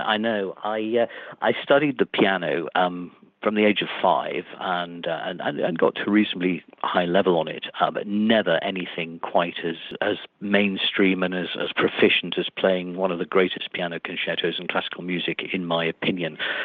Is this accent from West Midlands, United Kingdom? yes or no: no; Newcastle, North East England, United Kingdom; born there; I'm a Geordie lad by birth, and still have strong connections with that part of the country.